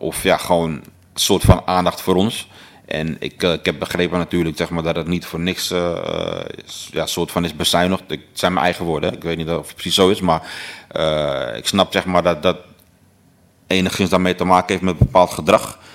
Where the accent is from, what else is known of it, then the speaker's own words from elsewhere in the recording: Amsterdam, North Holland, Netherlands; Zoals u dat misschien kan horen aan mijn accent, ik kom uit Amsterdam, Amsterdam-West. En geboren en getogen